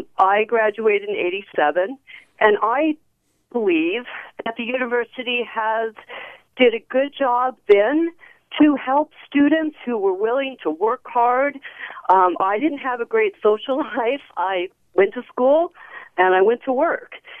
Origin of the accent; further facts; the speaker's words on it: California, United States; Yes, I grew up in the California desert, and I was the first in my family to go to college.